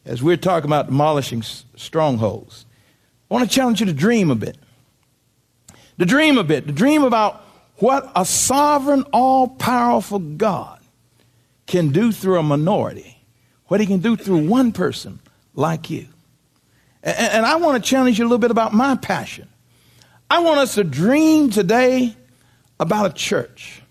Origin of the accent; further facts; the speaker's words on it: Kissimmee, Florida, United States; born there; I was born in Kissimmee, Florida. Kissimmee, Florida was segregated when I was born down there.